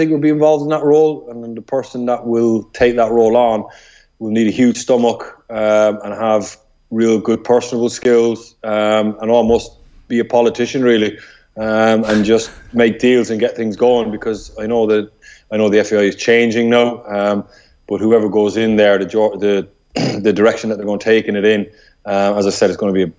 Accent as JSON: {"language": "English", "country": "Ireland", "said": "But just when you referred to me as an Irish international there, I thought, Jesus, if I was playing against Portugal tomorrow."}